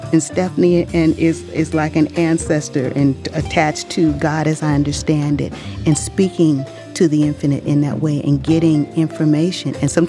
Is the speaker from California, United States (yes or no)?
yes; Compton, California, United States; also born or lived in Okinawa, Japan; I was 9 years old, growing up in Compton. We had just moved to Compton, literally from Asia. We had been living in Okinawa.